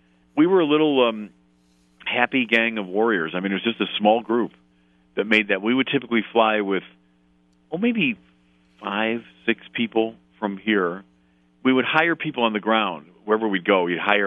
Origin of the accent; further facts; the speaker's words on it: Chicago, Illinois, United States; I'm a Chicagoan, so, you know, Siskel and Ebert would sit in a movie theater and talk about movies.